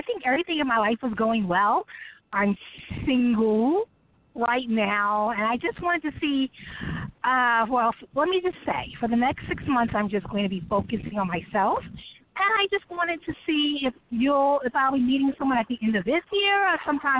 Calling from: New York City, New York, United States; Hello, my name is … I'm calling from New York City.

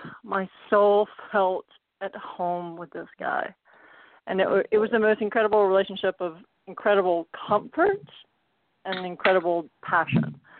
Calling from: Georgia, United States

